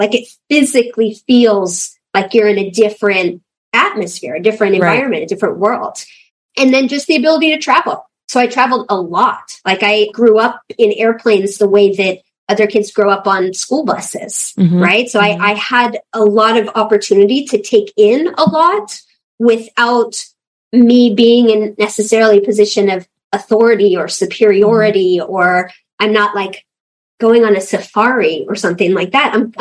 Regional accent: Thailand; everyone's asking, like, where are you from? What's your story? And I always said Thailand, and people would just look at me like I was an alien.

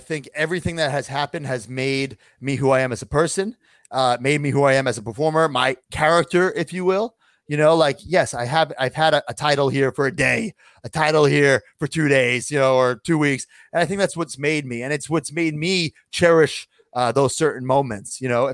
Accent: Long Island, New York, United States; It was Nassau Coliseum, where my hometown, Long Island.

